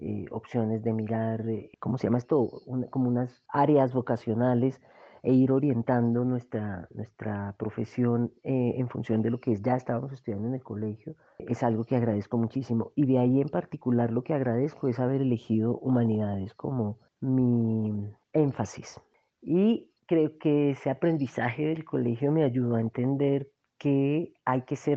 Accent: Manizales, Caldas, Colombia; also born or lived in Cali; now in Bogotá, Colombia; Nací en Cali y tenía 3 meses cuando me llevaron a vivir a Manizales y volví a conocer Cali cuando tenía 35 años. Entonces, aunque nací en Cali, yo siempre he dicho que soy de corazón manizaleño y vivo en Bogotá hace 20 años.

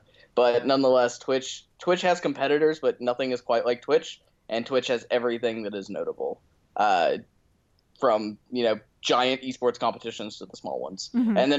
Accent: Atlanta, Georgia, United States; Currently, I'm in Atlanta, Georgia, which is my hometown originally, covering a Counter-Strike Global Offensive tournament.

